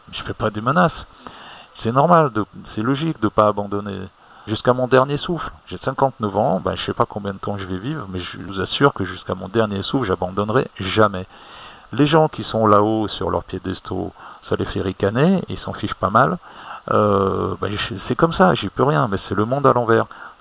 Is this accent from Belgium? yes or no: no; France; moved away; Moi, je suis français, même si je vis plus en France, je suis français.